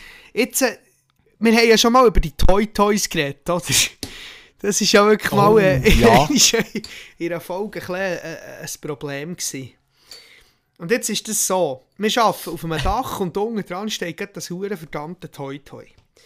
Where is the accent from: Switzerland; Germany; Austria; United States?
Switzerland; wir sind Schweizer, uns ist das irgendwo durch schon egal.